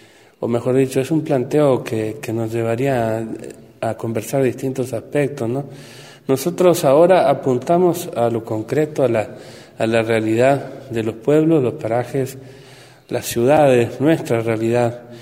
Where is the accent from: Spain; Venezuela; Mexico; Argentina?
Argentina; Pero como argentinos, si en cada lugar vamos tomando conciencia de eso